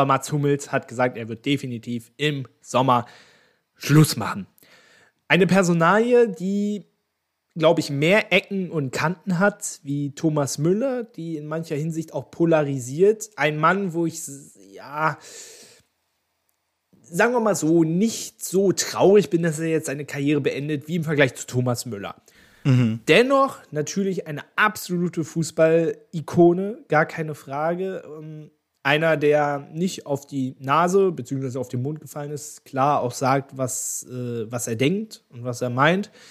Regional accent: Berlin, Germany; born there; ich als gebürtiger Berliner

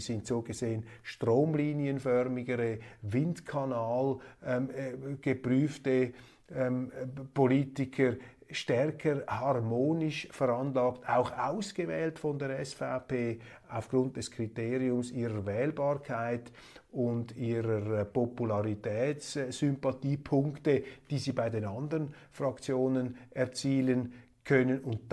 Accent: Switzerland; wir müssen als Schweizer uns anpassen, solidarisch sein.

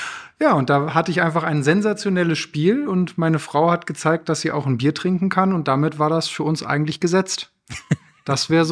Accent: Detmold, North Rhine-Westphalia, Germany; now in Hannover, Germany; bin jetzt hier auch in Hannover schon seit einigen Jahren, bin gebürtiger Lipper, komme aus Detmold.

